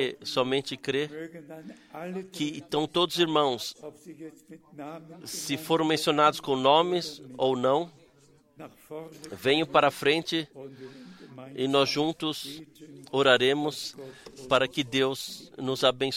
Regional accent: Brazzaville, Republic of the Congo; eu venho de Brazzaville.

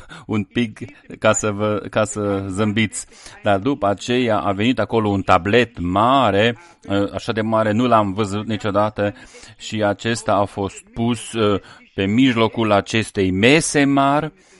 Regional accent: France; Romanian is a second language; Sunt un francez, sunt un catolic și sunt și ateist.

